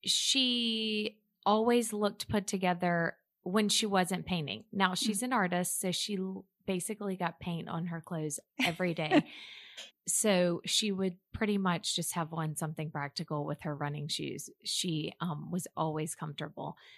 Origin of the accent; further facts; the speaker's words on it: Mobile, Alabama, United States; I'm from Mobile, Alabama.